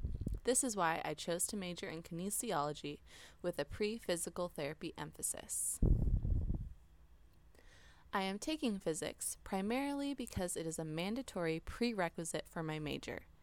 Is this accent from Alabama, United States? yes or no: no; Napa Valley, California, United States; now in San Diego, United States; I was born here in San Diego, but moved to the Napa Valley where I grew up for 12 years before moving back to San Diego to attend college.